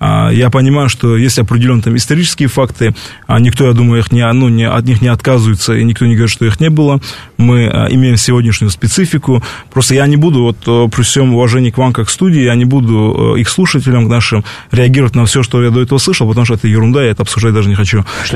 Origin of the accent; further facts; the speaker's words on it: Dagestan, Russia; Чтобы вы понимали, я вообще родом из Дагестана.